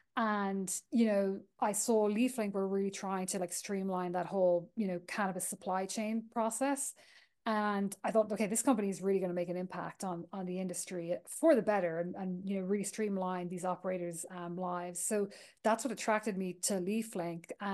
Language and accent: English; Ireland; moved away as an adult; now in United States; I'm originally from Ireland, which you might pick up as I talk.